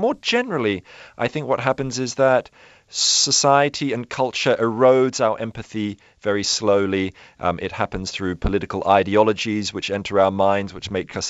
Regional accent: Sydney, New South Wales, Australia; as a young boy growing up in Australia in Sydney in the suburbs.

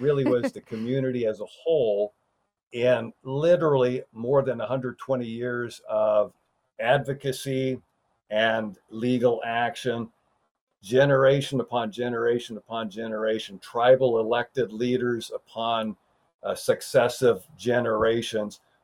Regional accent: Mesa, Arizona, United States; I was growing up in Mesa, and my brothers lived in the town of Maricopa, which was an agricultural community at that point.

